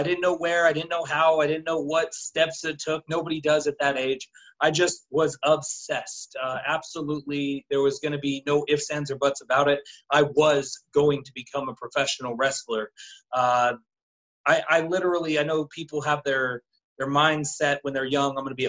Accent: Colorado, United States; now in Orlando, United States; I'm from Colorado originally. Now I live in Orlando, Florida.

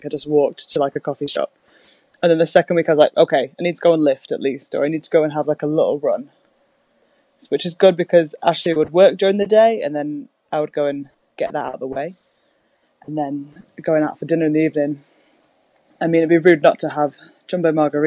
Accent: Buxton, East Midlands, United Kingdom; I think it rains more than my hometown of Buxton, which is the wettest town in the UK.

